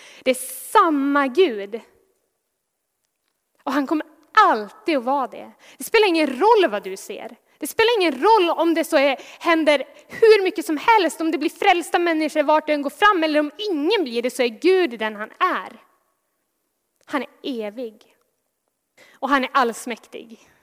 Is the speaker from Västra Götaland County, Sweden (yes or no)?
no; Västerbotten County, Sweden; born there; som Pingst har i Husmoliden, jättenära där jag är född